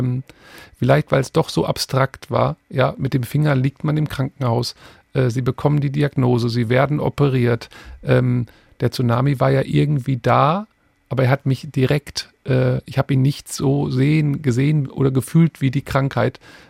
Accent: Witten, North Rhine-Westphalia, Germany; habe mein Abitur in Nordrhein-Westfalen, ich komme aus Witten, gemacht.

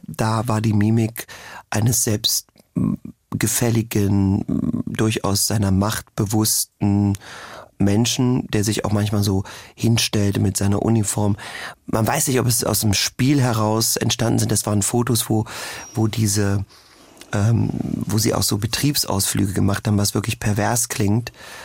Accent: Germany; Was weiß ich über die Zeit? Was ich als Deutscher auch, was haben meine Großeltern mir vielleicht erzählt etc.

